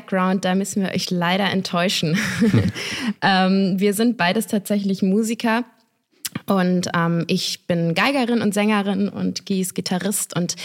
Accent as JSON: {"language": "German", "region": "Southern Germany", "country": "Germany", "said": "in meiner Heimat im Süden von Deutschland"}